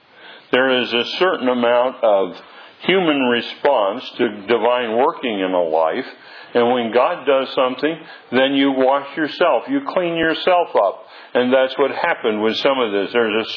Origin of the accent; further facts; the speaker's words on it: Oregon, United States; And I thought, here, I'm from Oregon. I'm clear out here and been around in a few places.